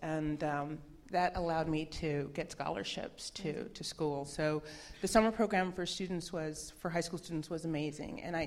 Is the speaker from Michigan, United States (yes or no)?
yes; Detroit, Michigan, United States; I'm from Detroit. I'm a proud Detroiter, and I went to public school, you know, from elementary through high school.